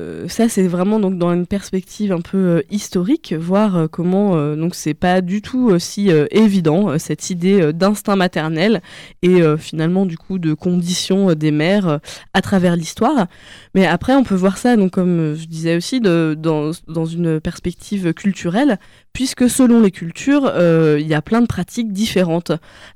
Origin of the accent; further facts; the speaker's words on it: France; et que moi, en tant que petite française, je me disais, ouais, pourquoi pas.